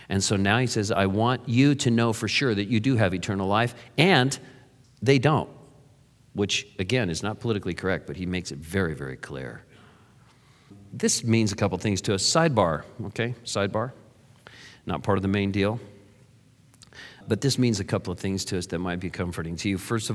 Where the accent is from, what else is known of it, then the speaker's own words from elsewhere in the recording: Santa Cruz, California, United States; I was raised in Santa Cruz, California, and where we surfed and body surfed.